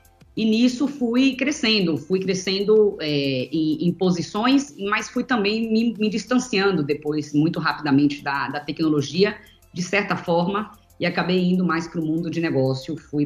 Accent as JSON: {"language": "Portuguese", "region": "Bahia", "country": "Brazil", "tie": "born or raised there", "moved": "yes", "said": "eu era da Bahia, cresci na Bahia na minha infância, e acabei vindo para São Paulo para continuar estudando o balé."}